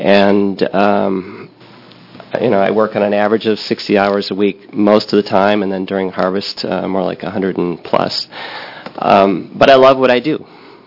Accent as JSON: {"language": "English", "region": "New York", "country": "United States", "tie": "born or raised there", "said": "I grew up in New York in the public system."}